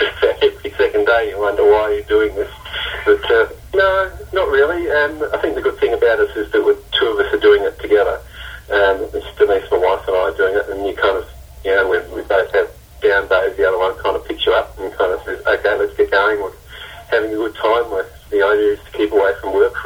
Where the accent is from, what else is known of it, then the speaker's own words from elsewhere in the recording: Canberra, Australian Capital Territory, Australia; We're from Canberra, and where we're going is we're going back to Canberra